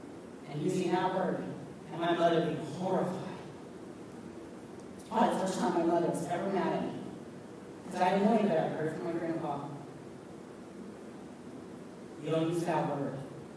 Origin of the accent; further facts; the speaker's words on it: the South, United States; let me tell you, I am born and raised in the South, and my family is Southern, I'm a descendant of Confederate soldiers on both sides of my family.